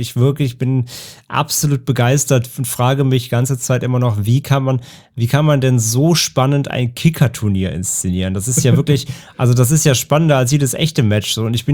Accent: Hamburg, Germany; gerade als Hamburger selbst oder als Hamburg-Fan

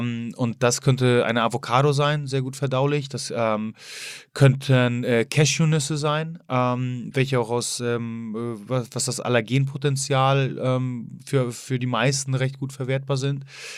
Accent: Poland; Genau, als Pole, du weißt du immer

